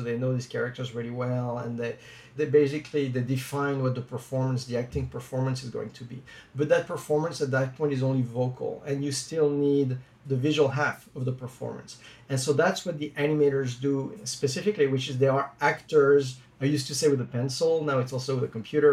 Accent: France; I grew up in France

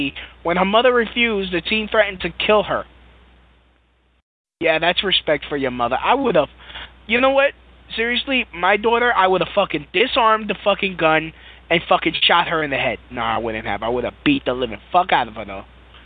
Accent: New York City, New York, United States; New York. I'm a New Yorker.

